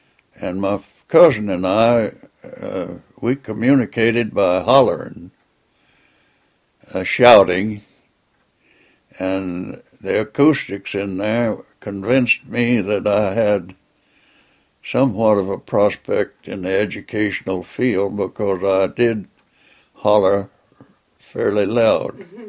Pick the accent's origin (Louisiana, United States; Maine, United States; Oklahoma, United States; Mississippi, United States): Louisiana, United States; also born or lived in Grangeville; I was born in Grangeville, Louisiana, October 19th, 1920. My mother's name was Sadie. My dad's name was DeWitt. And I was raised up in St. Helena Parish.